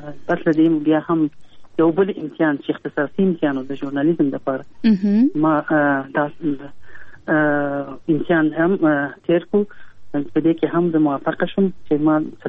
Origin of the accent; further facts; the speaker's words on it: Kabul, Afghanistan; ما زه په کابل کې پیدا یم.